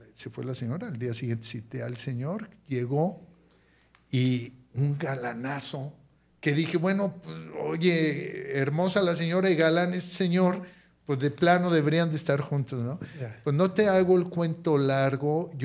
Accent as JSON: {"language": "Spanish", "town": "Guadalajara", "region": "Jalisco", "country": "Mexico", "tie": "born or raised there", "also_born_or_lived": "Chapala", "said": "yo nací en Guadalajara, aquí fue donde crecí. Parte de mi infancia y mi primera adolescencia la viví en Chapala y viví muy feliz allá"}